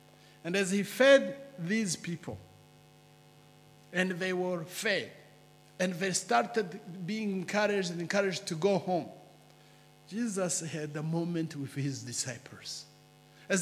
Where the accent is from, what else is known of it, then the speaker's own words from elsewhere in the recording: Rwanda; As I said, I come from Rwanda, from an Anglican church, where we have about 1.2 million members in the Anglican church.